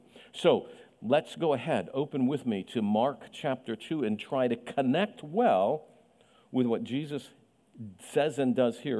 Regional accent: Mexico; I grew up in Mexico

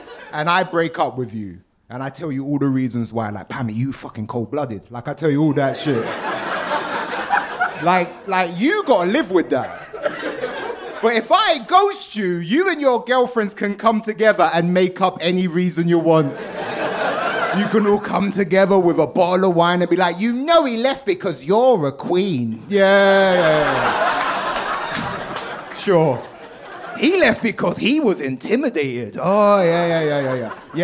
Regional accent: England, United Kingdom; Yeah, I'm from England.

